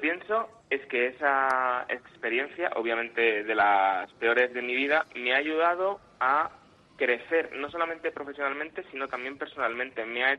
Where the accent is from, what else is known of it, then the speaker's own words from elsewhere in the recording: Madrid, Community of Madrid, Spain; now in Málaga, Spain; yo soy madrileño, pero vivo en Málaga con mis mujeres de aquí